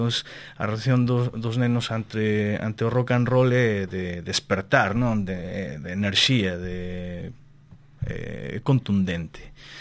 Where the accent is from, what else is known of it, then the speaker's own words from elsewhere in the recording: Mexico; now in Spain; eu criei-me en México, no ano, se non mal me lembro, no ano 2000 viñen para aquí